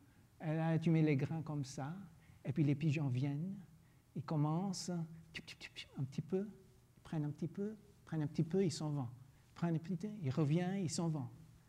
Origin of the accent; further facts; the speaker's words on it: Louisiana, United States; now in Belgium; J'ai grandi en Louisiane, les jardins de l'un et l'autre, ça se touche.